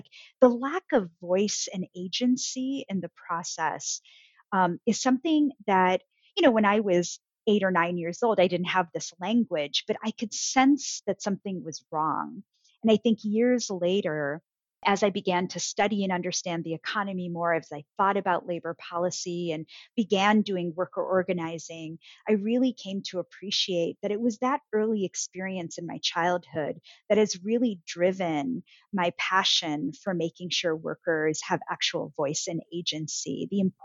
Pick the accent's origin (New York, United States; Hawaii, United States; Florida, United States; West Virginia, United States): New York, United States; Rochester; Well, Ramona, you know, I grew up in Rochester, New York, Kodak City. And my family immigrated when I was, you know, just a baby. I was about a year old.